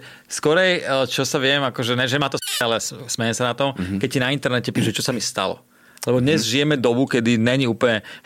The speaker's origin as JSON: {"language": "Slovak", "town": "Pezinok", "region": "Bratislava Region", "country": "Slovakia", "said": "My pezinčania sme to nikdy nevedeli odložiť."}